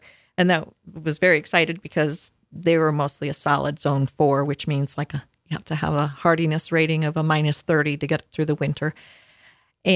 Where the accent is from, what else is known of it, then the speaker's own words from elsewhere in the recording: Midwest, United States; And I came from the Midwest where we had just this incredible